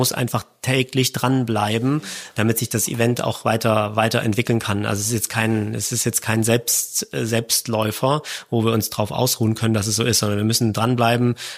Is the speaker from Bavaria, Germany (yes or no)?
no; Saxony, Germany; ich bin selber in Sachsen geboren und das ist so Heimat